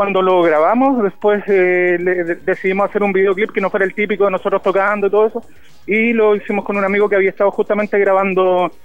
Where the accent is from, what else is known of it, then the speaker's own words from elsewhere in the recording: Concepción, Biobío, Chile; acá por lo menos nosotros somos de Concepción